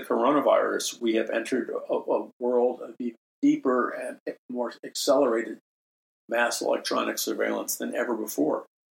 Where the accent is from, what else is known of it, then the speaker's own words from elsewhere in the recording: New York City, New York, United States; When I was a kid or a teenager growing up in New York City